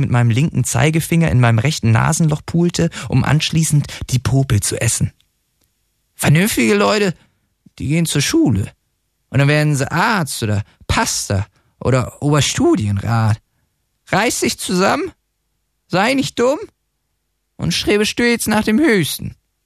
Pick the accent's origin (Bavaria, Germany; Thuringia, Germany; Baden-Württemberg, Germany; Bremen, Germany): Bremen, Germany; Ich bin in Bremen aufgewachsen